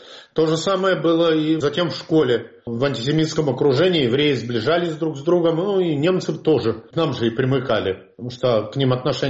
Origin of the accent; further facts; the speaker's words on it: Nizhny Tagil, Sverdlovsk Oblast, Russia; в Нижнем Тагиле. И вот я там родился.